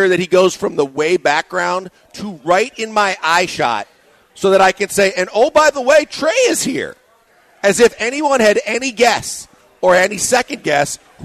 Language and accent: English; Milwaukee, Wisconsin, United States; my hometown team, the Milwaukee Brewers